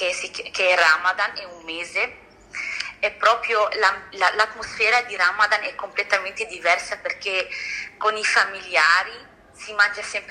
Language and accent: Italian; Vipiteno, Trentino-Alto Adige, Italy; born there; sono dell'Egitto, però sono nata qui in Italia, in Alto Adige, a Vipitino.